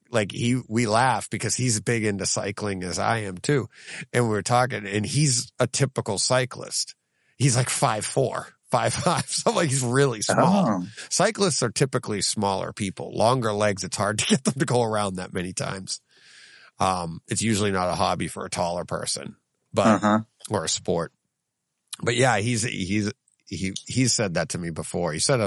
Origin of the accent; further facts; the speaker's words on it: Needham, Massachusetts, United States; born there; I go, I was born in Needham.